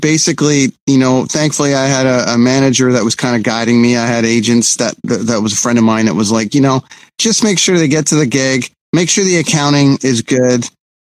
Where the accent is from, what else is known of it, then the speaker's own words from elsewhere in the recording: Toronto, Ontario, Canada; now in Vancouver, Canada; I'm from Toronto, but I had moved to Vancouver